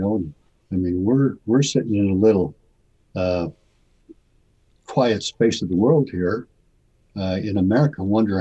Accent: Rock Springs, Wyoming, United States; But the town that I grew up in, I was born and raised in Rock Springs, Wyoming.

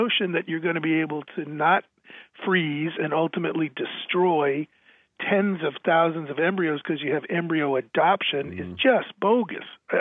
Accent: Boston, Massachusetts, United States; I kind of think of when I travel around, if I said I was from Boston, people say, oh, great city.

